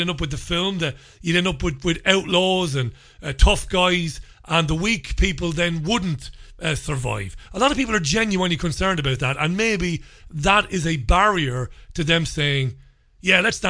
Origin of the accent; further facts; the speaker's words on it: Ireland; I'm an Irish guy